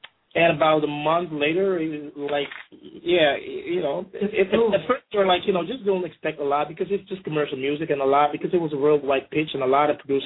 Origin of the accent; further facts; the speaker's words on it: Suriname; is a really typical Surinamese dude because I grew up in Suriname, yeah?